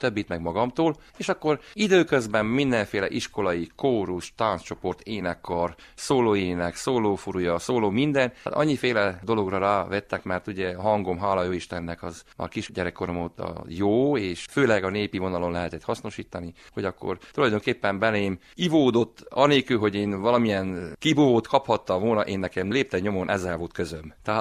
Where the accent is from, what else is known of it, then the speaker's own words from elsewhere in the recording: Szentivánlaborfalva, Covasna, Romania; Szent Iván Laborfalván születtem és máig itt élek